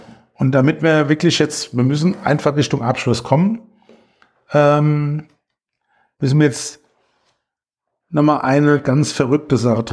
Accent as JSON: {"language": "German", "town": "Bingen", "region": "Rhineland-Palatinate", "country": "Germany", "said": "ich komme hier aus dem Dorf mit 2200 Einwohnern. Ich würde mal gefühlt sagen, als ich 15 Jahre alt war, gab es da 20 Schweingüter, Bingen-Kemde."}